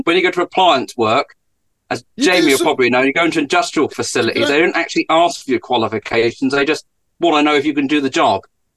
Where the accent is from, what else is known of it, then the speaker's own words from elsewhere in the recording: East of England, United Kingdom; I'm from the lovely county of Norfolk.